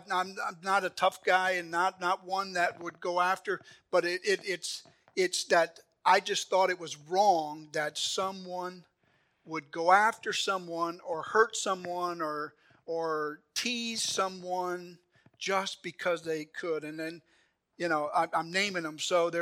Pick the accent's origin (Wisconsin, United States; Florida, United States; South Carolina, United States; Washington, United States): Wisconsin, United States; Milwaukee; When I was a kid and growing up in Milwaukee